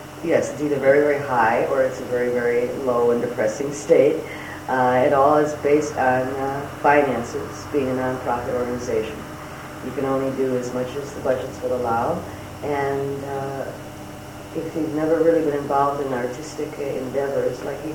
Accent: Milwaukee, Wisconsin, United States; born there; I was born in Milwaukee, Wisconsin.

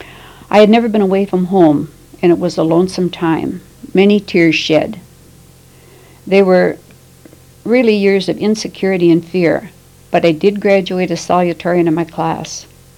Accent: Ardoch, North Dakota, United States; also born or lived in Grand Forks; I was born in Grand Forks, North Dakota, July 26, 1914. We lived at Ardoch, North Dakota, a railroad and farming center, 25 miles north of Grand Forks.

